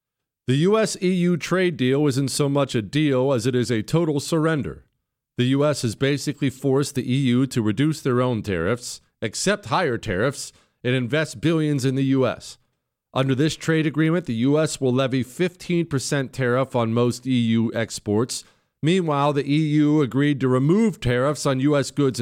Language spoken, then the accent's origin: English; United States; I'm thrilled because I'm an American.